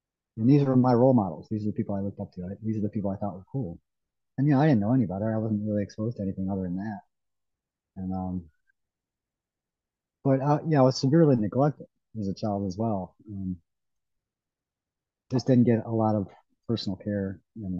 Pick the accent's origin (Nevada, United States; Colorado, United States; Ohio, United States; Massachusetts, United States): Ohio, United States; Yeah, I grew up in Ohio, up on the coast of Lake Erie.